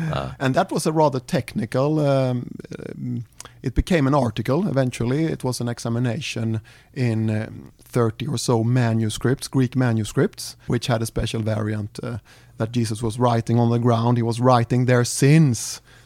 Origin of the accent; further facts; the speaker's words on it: South Sweden, Sweden; Well, I'm 53 years old, and I'm from Sweden, and I don't know if you know the geography, but I'm from the south. I grew up there, and I became a Christian when I was 16 years old.